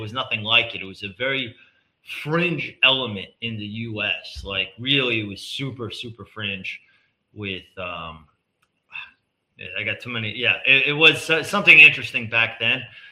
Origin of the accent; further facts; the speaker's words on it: Queens, New York, United States; And I guess growing up in Queens, in my neighborhood, it was very much you didn't have a seat at the table unless you had a resume, unless you did real things.